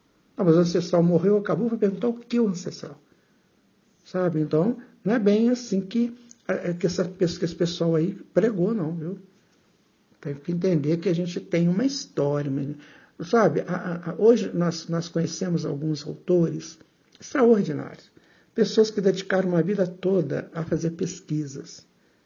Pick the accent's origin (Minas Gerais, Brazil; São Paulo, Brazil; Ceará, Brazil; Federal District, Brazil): Minas Gerais, Brazil; Juiz de Fora; aqui na minha terra, em Juiz de Fora, aconteceu um dia